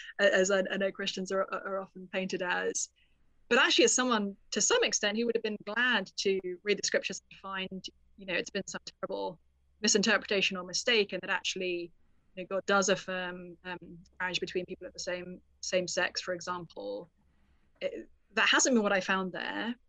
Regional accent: United Kingdom; I grew up in the UK, as folks may be able to discern from my accent.

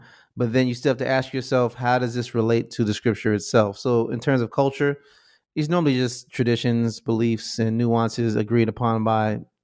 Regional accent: United States; That was a cultural class because I'm growing up in America where that doesn't mean anything.

